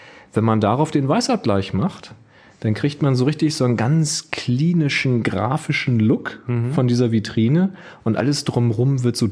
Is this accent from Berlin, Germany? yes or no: no; Lüdenscheid, North Rhine-Westphalia, Germany; aus Lüdenscheid.